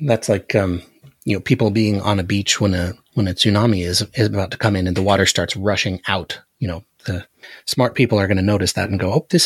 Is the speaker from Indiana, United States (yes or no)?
no; Alaska, United States; And since we grew up in Alaska, we're used to what a normal garden variety earthquake feels like.